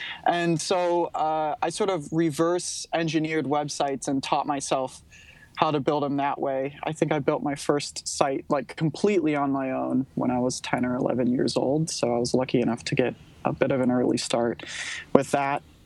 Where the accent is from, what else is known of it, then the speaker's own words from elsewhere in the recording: Kentucky, United States; So I'm from Kentucky, which is, for anybody that is not familiar with Kentucky, that is the middle of the United States.